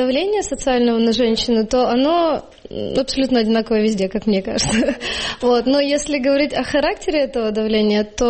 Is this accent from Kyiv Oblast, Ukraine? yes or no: no; Crimea, Ukraine; ну, я из Крыма, и вы сами все понимаете